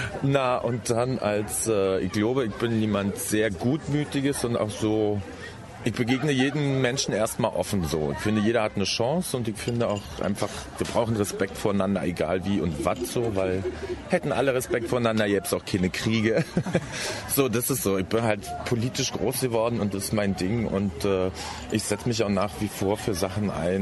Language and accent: German; Berlin, Germany; ich komme ja aus Berlin